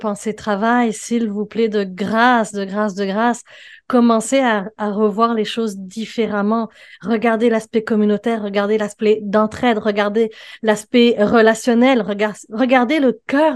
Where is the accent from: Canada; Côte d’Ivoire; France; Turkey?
Côte d’Ivoire; Je suis indienne de Côte d'Ivoire et c'est en Afrique, quand un enfant naît, c'est le village qui l'éduque.